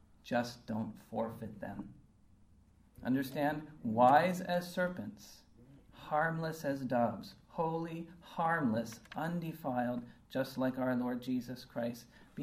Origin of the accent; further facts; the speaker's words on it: United States; Now, being an American, I like that flag.